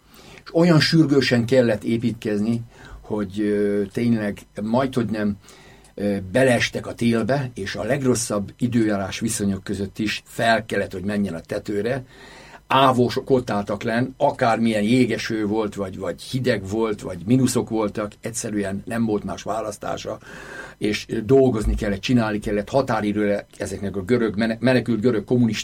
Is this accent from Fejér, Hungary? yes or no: yes; Székesfehérvár, Fejér, Hungary; born there; 1948-ban születtem Székesfehérvárot, ősi koronázóvárosban, Szent István városában.